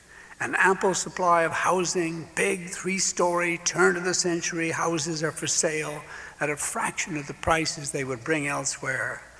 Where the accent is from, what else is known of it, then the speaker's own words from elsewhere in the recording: Hartford, Connecticut, United States; One such small city is my hometown of Hartford